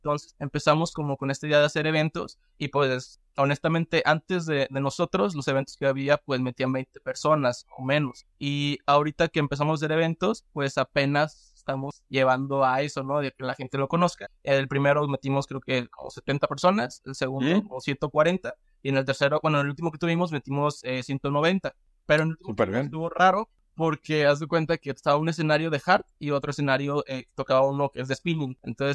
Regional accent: Guadalajara, Jalisco, Mexico; No, yo soy de Guadalajara.

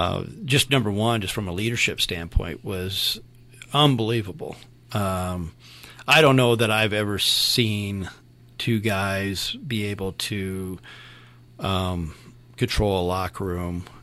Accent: Riverton, United States; You know, I'd gone back to my hometown, Riverton, thought maybe that might be it.

